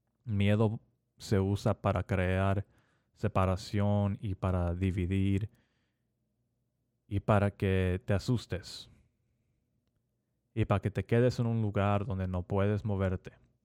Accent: United States; Spanish is a second language; yo crecí con padres mexicanos, no más que también crecí aquí en los Estados Unidos con, la verdad, puro gabacho, que hablan en inglés.

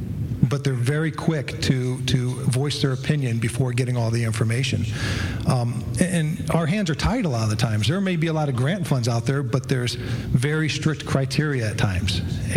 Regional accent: Barberton, Ohio, United States; I was born and raised in Barberton. My father was mayor back in the 80s. My uncle was a municipal judge

